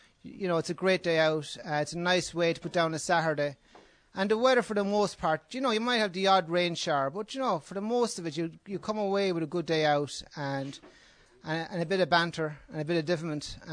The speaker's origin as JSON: {"language": "English", "town": "Wexford", "region": "Leinster", "country": "Ireland", "said": "I'm from Wexford originally"}